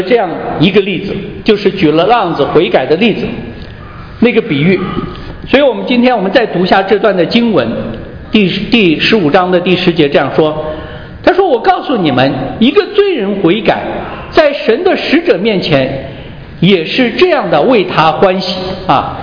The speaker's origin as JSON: {"language": "Chinese", "country": "China", "said": "按照我们中国人传统叫衣锦还乡啊，这个光宗耀祖。"}